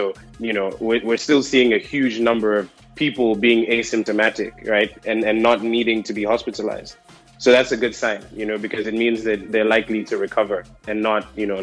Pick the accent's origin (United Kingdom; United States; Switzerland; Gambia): Gambia; I was really proud to say, you know, I'm from the Gambia and this is what happened in our country